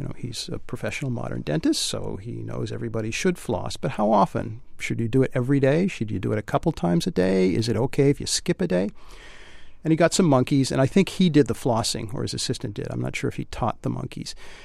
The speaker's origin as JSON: {"language": "English", "town": "Swampscott", "region": "Massachusetts", "country": "United States", "tie": "born or raised there", "also_born_or_lived": "Newburyport", "said": "I was born in Newburyport, and when I was about 8, we moved to Swampscott, which is not far away from here."}